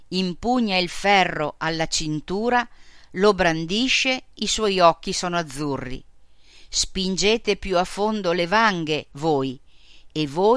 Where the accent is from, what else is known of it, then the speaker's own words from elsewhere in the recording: Germany; Italian is a second language; in particolare a me, in quanto tedesco